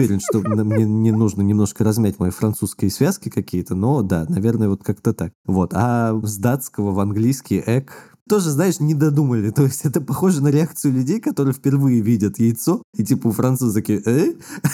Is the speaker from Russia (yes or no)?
yes; Yakutsk, Sakha Republic, Russia; now in Moscow, Russia; я тоже вот из Якутска переехал в Москву, и мне гораздо как-то легче переносила зима.